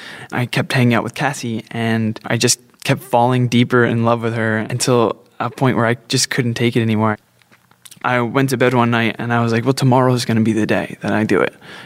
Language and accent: English; New Jersey, United States; Growing up in New Jersey, I was a late bloomer, or a little pussy, as they used to call me in school.